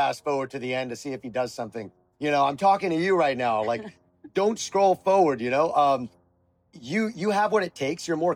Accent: Florida, United States; so I grew up in South Florida and I was living in Tampa Bay, but where I got asked to compete was in Atlanta, Georgia.

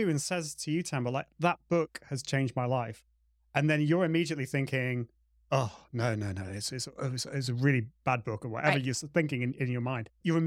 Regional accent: United Kingdom; I think this is partly an ADHD thing and partly being British, like a cultural thing.

